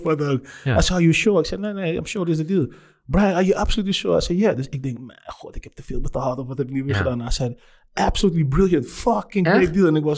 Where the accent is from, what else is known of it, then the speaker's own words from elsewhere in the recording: Amsterdam, North Holland, Netherlands; ik kom uit Amsterdam.